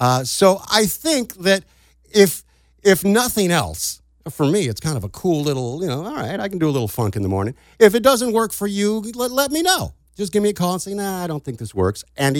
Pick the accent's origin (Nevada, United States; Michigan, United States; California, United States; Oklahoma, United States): Nevada, United States; Las Vegas; also born or lived in New York City, United States; I grew up in the Bronx. I was born in the Bronx and raised in Las Vegas, and I always grew up in a 50-50%.